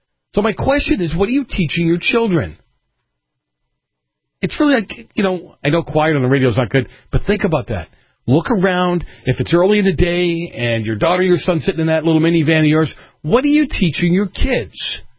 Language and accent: English; Boston, Massachusetts, United States; moved away; I grew up in Boston. As you guys know, you listen to the show on a regular basis. And I grew up with a lot of guys that had rifles. We had shotguns. We had rifles. The year I left Massachusetts, I had 22 pistols.